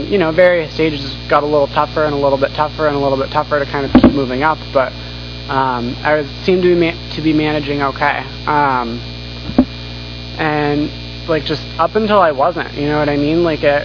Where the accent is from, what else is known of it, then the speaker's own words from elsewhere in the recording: Seattle, Washington, United States; So I grew up in Seattle, and I kind of grew up in AA.